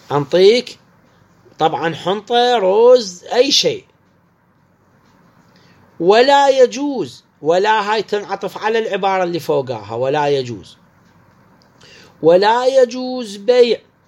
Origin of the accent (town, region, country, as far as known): Iraq